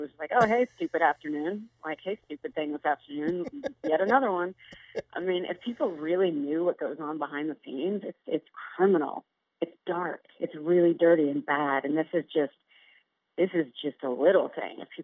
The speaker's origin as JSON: {"language": "English", "country": "Italy", "tie": "born or raised there", "moved": "yes", "lives_now": "United States", "said": "I came from another country. I came from Italy. I grew up in a commune. So I grew up behind closed walls. And then I came to America, and I have 7 brothers and sisters."}